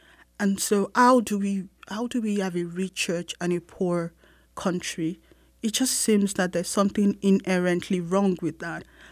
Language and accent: English; Lagos, Nigeria; I was born in Lagos. I grew up in Lagos. But I went to boarding school when I was 10.